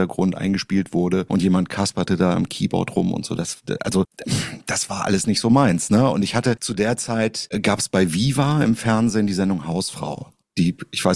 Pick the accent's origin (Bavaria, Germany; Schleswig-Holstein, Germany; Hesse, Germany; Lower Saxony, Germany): Schleswig-Holstein, Germany; ich komme ursprünglich aus Nordfriesland, ne?